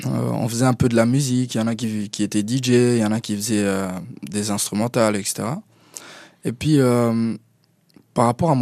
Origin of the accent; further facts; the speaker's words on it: Switzerland; j'ai grandi en Suisse depuis l'âge de 10 ans à peu près.